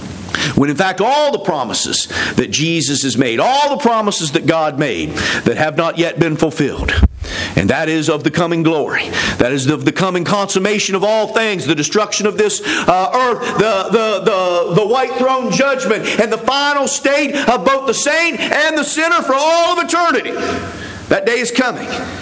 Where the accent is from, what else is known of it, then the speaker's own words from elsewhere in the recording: West Virginia, United States; but the church that I grew up in West Virginia, they used regular wine.